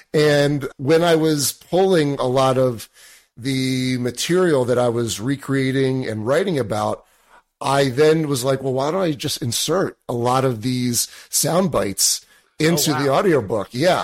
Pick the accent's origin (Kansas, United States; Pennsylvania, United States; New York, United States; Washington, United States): Pennsylvania, United States; I grew up outside of Philadelphia. So go Eagles.